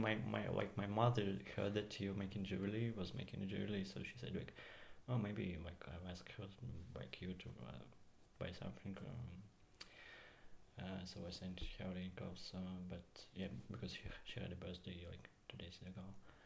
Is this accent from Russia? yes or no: yes; Russia; also born or lived in Israel; now in Berlin, Germany; Actually, maybe I have to say where I'm from, because I'm from Russia, and I lived a bit in Israel, and now I live in Berlin for 1 year.